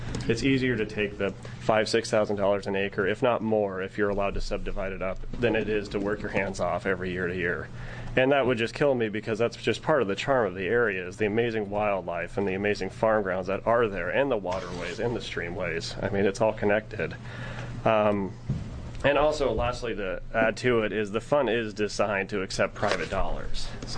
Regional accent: Joseph, Oregon, United States; I'm from Joseph, Oregon, and I'm a third-generation farmer from both sides of my family

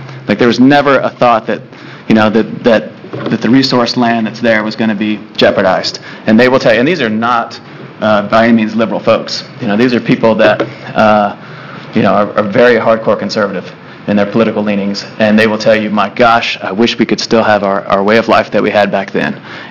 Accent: Georgia, United States; that's just the experience that I've had, growing up in Georgia.

